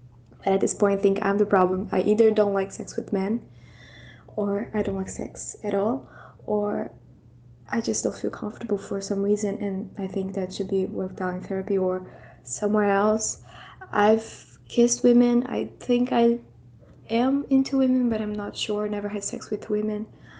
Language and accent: English; Brazil; I'm from Brazil